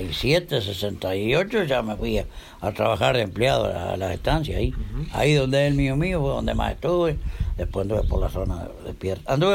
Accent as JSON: {"language": "Spanish", "town": "Florencio Sánchez", "region": "Colonia", "country": "Uruguay", "tie": "born there", "said": "Bueno, soy nacido en Florencio Sánchez, allá en Florencio Sánchez y Cardona, bueno, que los divide solo la vía."}